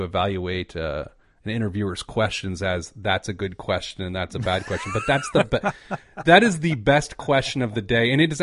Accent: Speedway, Indiana, United States; I grew up in Speedway, Indiana, the home of personal responsibility, a proud Midwesterner.

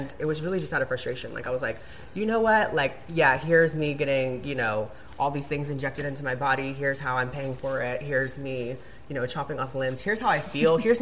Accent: Virginia, United States; Right, I grew up in Virginia, so, you know, I grew up around Republicans, and very small, like, conservative town.

